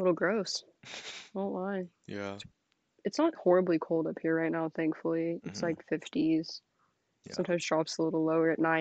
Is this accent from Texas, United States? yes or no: yes; Houston, Texas, United States; also born or lived in Wichita; I grew up in Wichita until I was about 8, and Wichita, that place is cold. And so I think I was used to the cold there, but then moved on to Houston